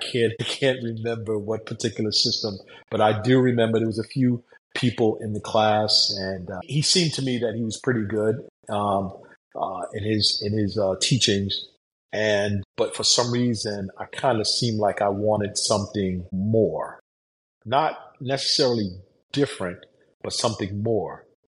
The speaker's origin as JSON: {"language": "English", "region": "New York", "country": "United States", "tie": "born or raised there", "said": "as growing up in New York, I always tell my students that people connect to martial arts for different reasons."}